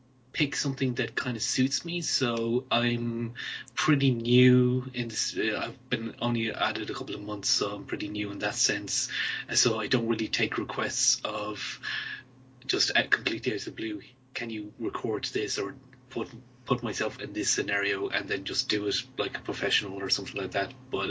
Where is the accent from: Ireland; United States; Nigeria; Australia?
Ireland; I'm Irish, I'm Celtic, and so Celtic is in my bones